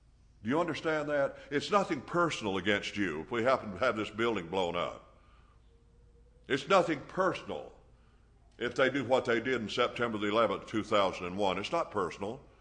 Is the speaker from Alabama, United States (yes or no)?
yes; Alabama, United States; Now, I'm from Alabama, and I can understand that.